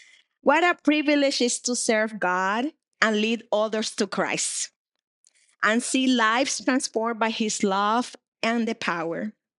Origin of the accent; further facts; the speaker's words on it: Barranquilla, Atlántico, Colombia; who went to Barranquilla, my hometown in Colombia